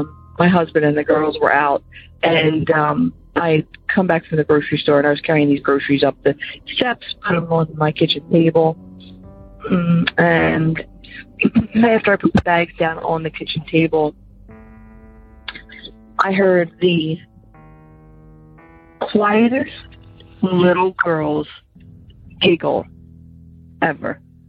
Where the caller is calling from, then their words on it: Pennsylvania, United States; I'm calling from Pennsylvania.